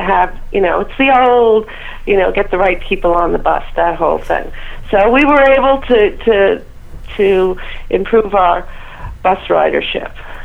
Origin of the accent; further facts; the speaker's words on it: New York City, New York, United States; Well, I grew up in New York City, mm-hmm. and so I went to New York City public schools. I was born in the Bronx. I grew up in Queens